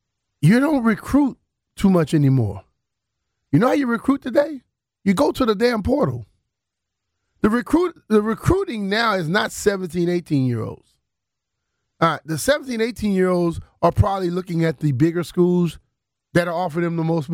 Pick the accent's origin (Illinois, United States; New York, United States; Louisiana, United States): Louisiana, United States; I grew up in Louisiana. Probably would have loved to play for the Saints.